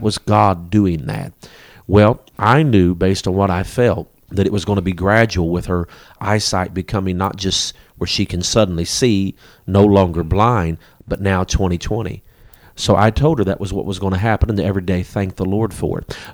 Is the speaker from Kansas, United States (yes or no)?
no; St. Louis, Missouri, United States; I come from St. Louis, a lot of good Italian food, but we don't have pepperoni rolls.